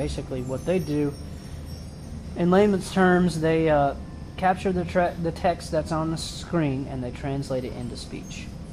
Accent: Acworth, Georgia, United States; I'm from Ackworth. Ackworth, Georgia.

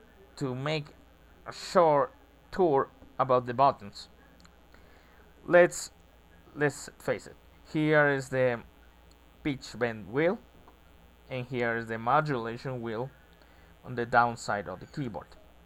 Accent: Ecuador; English is a second language; Hello everybody … I come from Ecuador, age 30, and I am blind musician.

